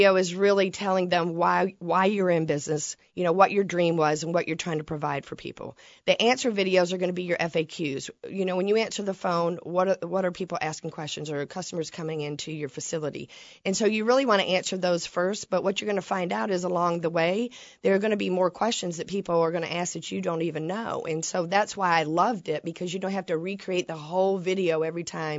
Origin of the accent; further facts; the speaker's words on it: South Carolina, United States; South Carolina.